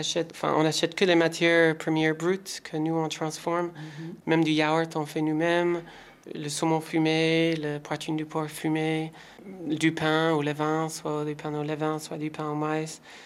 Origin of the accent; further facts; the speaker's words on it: Ohio, United States; French is a second language; je viens d'Ohio, qui n'est surtout pas New York.